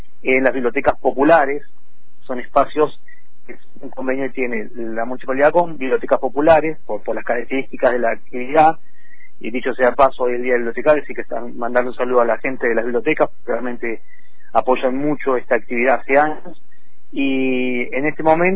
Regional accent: General Roca, Río Negro, Argentina; lamentablemente acá en Roca no había como mucha actividad para participar en torneos ni muchos talleres en ese momento.

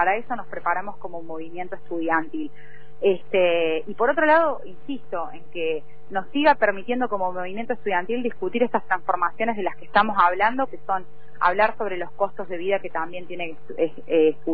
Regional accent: Argentina; que es nuestro orgullo, como lo decía, como argentina.

